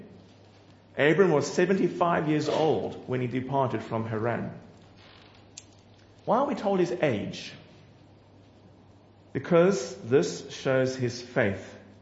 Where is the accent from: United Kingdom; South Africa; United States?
South Africa; Hard to say goodbye to a good church and to say goodbye to roots. Goodbye to family. As the South African Airlines plane took off, tears ran quietly down my face